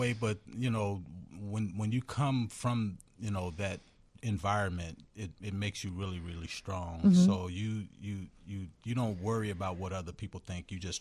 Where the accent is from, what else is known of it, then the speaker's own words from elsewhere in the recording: Chicago, Illinois, United States; South side of Chicago. Mm-hmm. Inglewood. Yep, Inglewood.